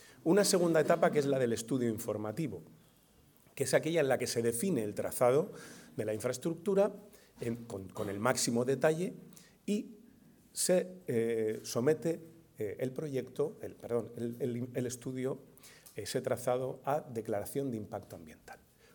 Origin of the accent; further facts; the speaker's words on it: Valladolid, Castile and León, Spain; Yo soy de Valladolid y mido las cosas desde Valladolid